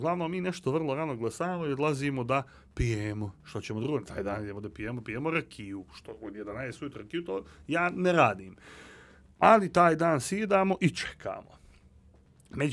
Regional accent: Montenegro; Mi nismo Crnogorci od 2002. i 2006. Mi smo Crnogorci od kad znamo za sebe. To jest ja od kad znam za sebe.

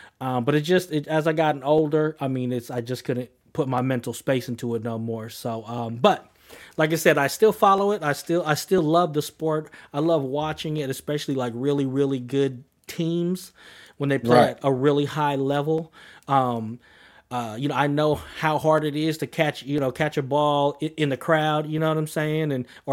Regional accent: Oakland, California, United States; So, and I'm from Oakland, you know, as the last episode we talked about.

